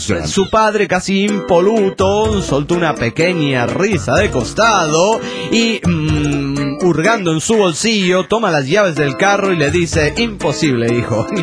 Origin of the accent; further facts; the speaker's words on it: Lima, Peru; de Lima, Perú.